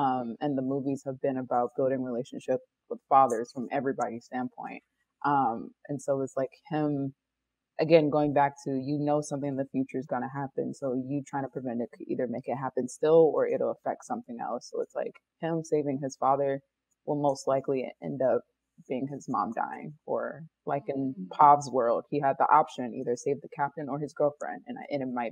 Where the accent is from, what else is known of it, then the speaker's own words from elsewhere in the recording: Indiana, United States; Nice. From Indiana.